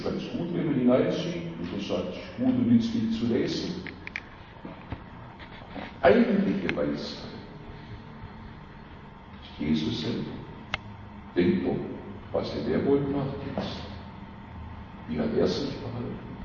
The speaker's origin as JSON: {"language": "German", "town": "Schondorf", "country": "Germany", "said": "Ich komme ja aus Schondorf und bin arg angewachsen hier im Bremstal."}